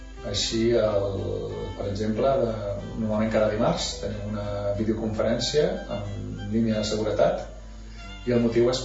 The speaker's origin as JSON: {"language": "Catalan", "town": "L'Escala", "region": "Catalonia", "country": "Spain", "moved": "as an adult", "lives_now": "Luxembourg", "said": "soc de l'Escala i des de setembre de 2019 visc a Luxemburg"}